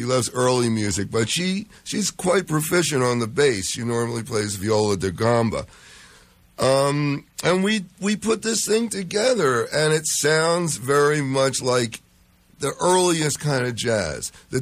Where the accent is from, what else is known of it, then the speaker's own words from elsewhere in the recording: New York, United States; I'm a New Yorker. I used to drive out to Montauk twice on a weekend to play.